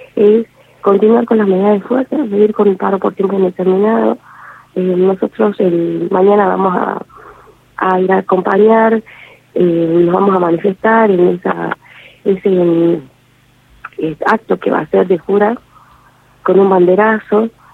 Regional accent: Argentina; somos también argentinos, somos ciudadanos argentinos

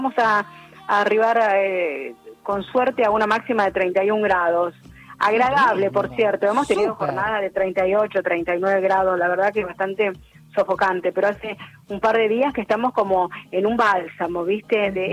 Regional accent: Córdoba, Argentina; now in Neuquén, Argentina; Yo soy de cordobesa, no puedo decir los neuquinos, pero vivo acá hace más de 30 años.

